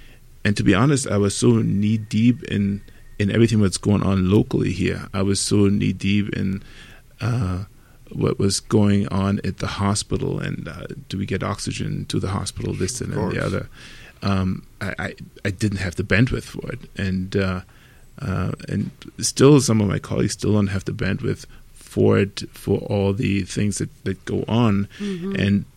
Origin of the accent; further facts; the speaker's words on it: Germany; English is a second language; moved away as an adult; now in New Mexico, United States; I'm originally from Germany. I came here on a visa